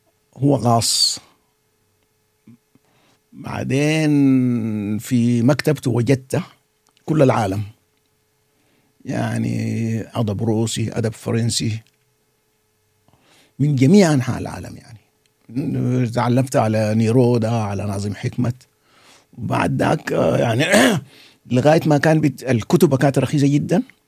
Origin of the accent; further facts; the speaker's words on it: Khartoum, Sudan; طبعا ولدت بالخرطوم، عشت مع أسرة كبيرة جدا